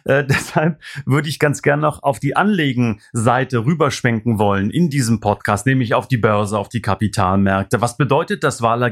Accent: East Germany, Germany; Du weißt ja, ich komme aus dem Osten

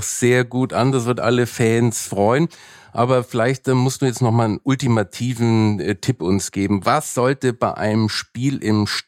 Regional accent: Nuremberg, Bavaria, Germany; Ich bin zwar in Nürnberg aufgewachsen und ich weiß, das passt nicht so, aber meine Mutter kommt aus Nordrhein-Westfalen, aus Hattingen

